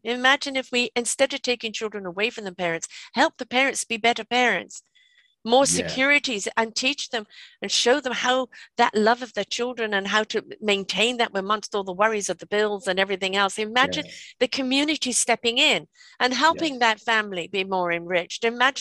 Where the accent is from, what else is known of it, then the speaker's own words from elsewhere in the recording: United Kingdom; I'm British